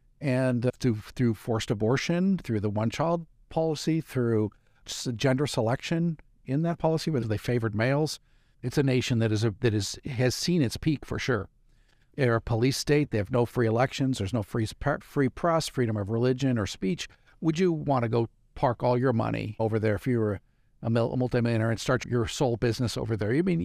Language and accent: English; United States; I know being an American, it can feel like it's pretty darn chaotic